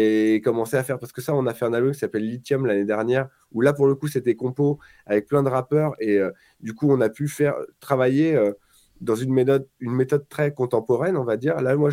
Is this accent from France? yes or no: yes; Paris, Île-de-France, France; c'est ma ville, Paris. Je suis né à Paris, élevé à Paris, c'est le sport de mes parents. Nous, on est une famille. Où mon père est immigré d'Istanbul, on est arménien d'origine.